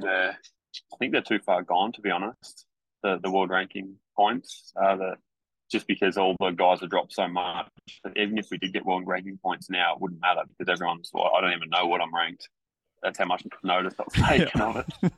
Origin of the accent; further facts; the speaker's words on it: Warrnambool, Victoria, Australia; Yeah, it was great growing up in Warrnambool. Obviously, it's a pretty small town. I think when I was growing up, it was about 25,000 people.